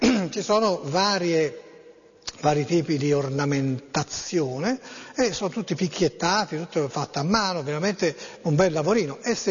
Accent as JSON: {"language": "Italian", "town": "Florence", "region": "Tuscany", "country": "Italy", "said": "ho lavorato per molti anni a Prato, 25 anni Firenze-Prato, però io sono fiorentino"}